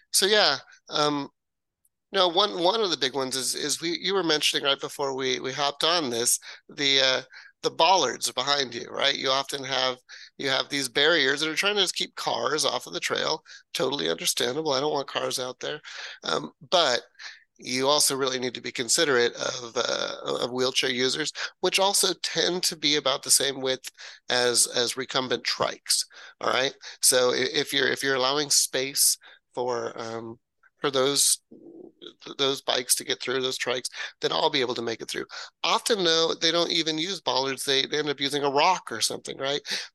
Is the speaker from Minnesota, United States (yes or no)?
no; Washington, United States; But right here in my hometown, there's Hurricane Ridge, beautiful access to the Olympic National Park.